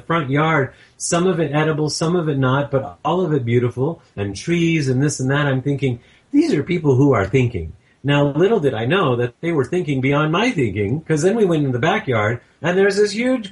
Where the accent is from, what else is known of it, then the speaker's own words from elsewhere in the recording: Monterey, California, United States; because I grew up in Monterey, California, not everybody had lawn